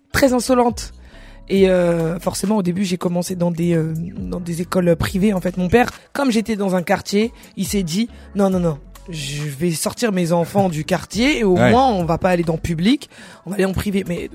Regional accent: Champigny-sur-Marne, Île-de-France, France; Alors, je suis né à Champigny, j'ai grandi à Champigny.

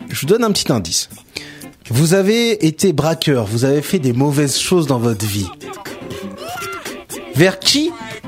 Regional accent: Lyon, Auvergne-Rhône-Alpes, France; Je suis né et j'ai grandi à Lyon. Jusqu'à l'adolescence, j'allais à la messe avec mes parents

